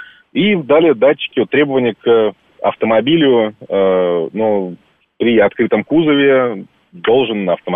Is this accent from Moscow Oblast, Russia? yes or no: yes; Moscow Oblast, Russia; я из Подмосковья.